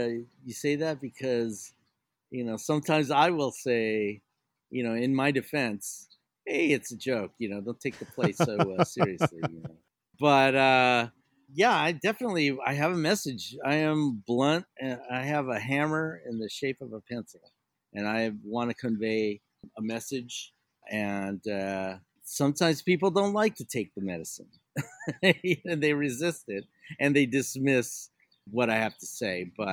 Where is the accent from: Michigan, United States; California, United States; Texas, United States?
California, United States; San Diego; also born or lived in Tijuana, Mexico; I'm from San Diego and Tijuana. I grew up there and it really shaped my outlook on life.